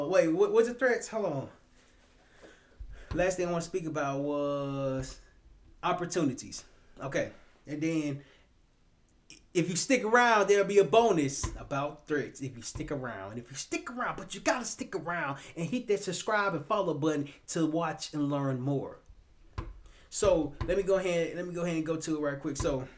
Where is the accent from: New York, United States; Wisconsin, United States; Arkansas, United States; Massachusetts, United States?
Arkansas, United States; Little Rock; I'm from Little Rock, Arkansas.